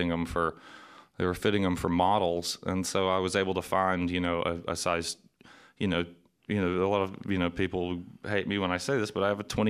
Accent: the South, United States; from my frame is growing up in the South

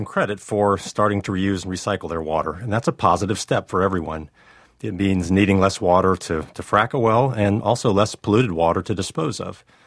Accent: North Carolina, United States; If you're in Pennsylvania or my home state of North Carolina, it's still an important issue, but we're relatively water rich.

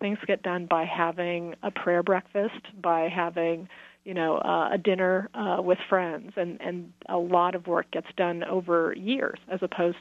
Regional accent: California, United States; I'm from California and from the Central Valley of California

